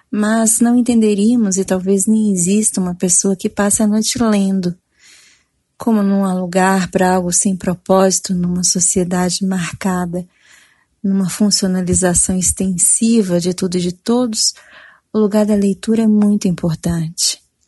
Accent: Belo Horizonte, Minas Gerais, Brazil; now in São Paulo, Brazil; Sou mineira de BH, estou em São Paulo há 20 anos

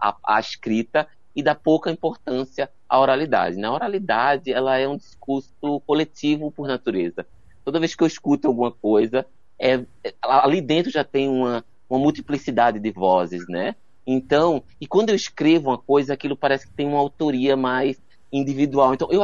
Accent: Pernambuco, Brazil; moved away; Antes de vir para cá, eu saí de Pernambuco em 2000, mas antes eu trabalhava com comunidades da periferia, e comunidades, eu era da periferia

